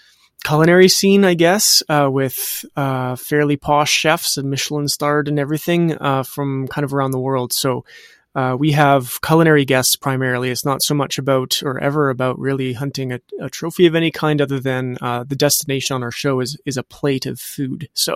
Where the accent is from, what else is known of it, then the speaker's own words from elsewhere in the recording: Western Canada, Canada; So I'm from Western Canada. I'm in Edmonton.